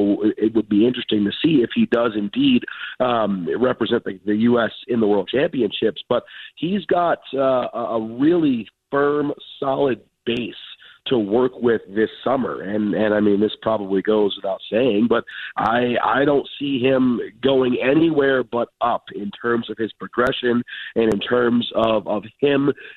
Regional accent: Detroit, Michigan, United States; born there; also born or lived in Chicago; I was born in Detroit. I've lived in Chicago.

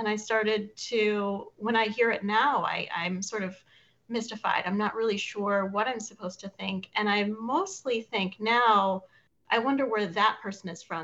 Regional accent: Illinois, United States; I think growing up outside of Chicago, I probably heard it about cuisines which were just generally not American

